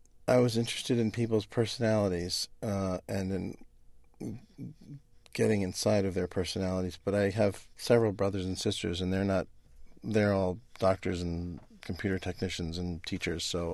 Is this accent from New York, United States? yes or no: yes; New York City, New York, United States; Yeah, I grew up on the Upper West Side.